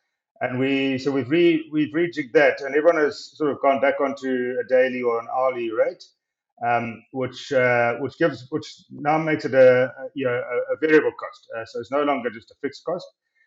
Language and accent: English; Dundee, KwaZulu-Natal, South Africa; Grew up in Dundee. I went to school there and then went off to broaden my horizons